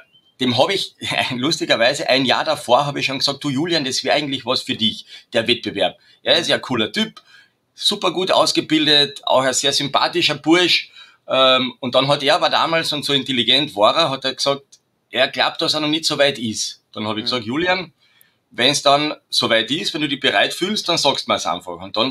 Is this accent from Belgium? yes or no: no; Carinthia, Austria; Ich bin ein gebürtiger Trautaler.